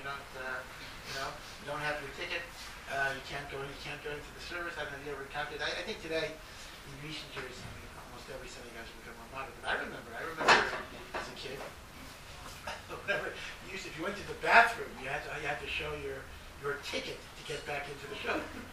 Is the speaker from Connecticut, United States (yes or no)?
yes; Hartford, Connecticut, United States; The thing is that I grew up in Hartford, Connecticut. Matthew is West Hartford, but I'm from the old neighborhood, Hartford, Connecticut.